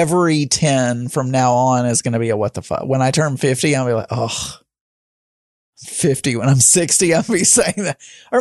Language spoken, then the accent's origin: English; Arkansas, United States; I'm a very good swimmer and I'm from Arkansas.